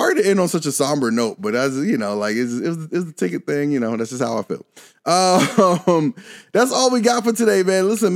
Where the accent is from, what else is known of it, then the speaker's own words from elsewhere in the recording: North Carolina, United States; I live in Connecticut. I grew up in North Carolina.